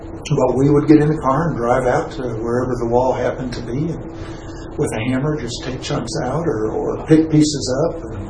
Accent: Texas, United States; I was from Texas. My mother was living in San Antonio at the time.

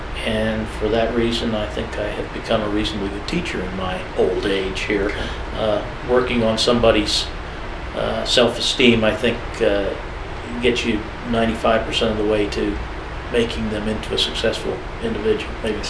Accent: Bethesda, Maryland, United States; I grew up in Bethesda, suburb of Washington, D.C.

